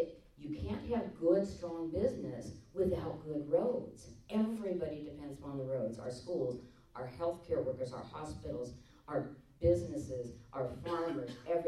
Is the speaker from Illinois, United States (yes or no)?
no; California, United States; born there; I was born in California.